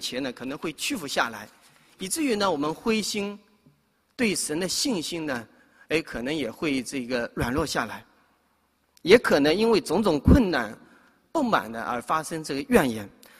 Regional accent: Hangzhou, Zhejiang, China; 我呢这个信主是在我的老家浙江杭州的一个农村里面信主的。

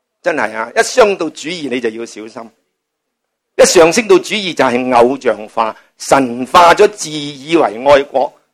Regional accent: China; 我哋中国人做顺民做得太耐啦，

